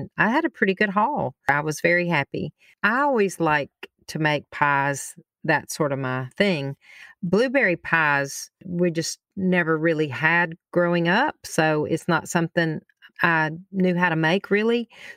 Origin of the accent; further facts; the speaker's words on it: Alabama, United States; when I travel the world, that the first thing, when they hear I'm from Alabama